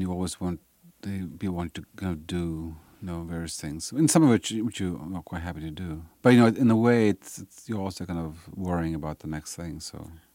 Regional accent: Sri Lanka; I was from Sri Lanka

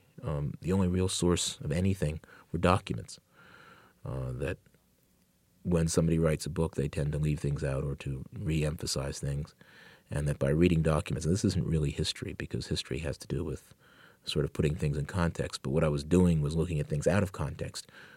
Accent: Bedford, Pennsylvania, United States; I grew up in Bedford, which is 20 miles north of Cheneysville, and knew nothing about this tale.

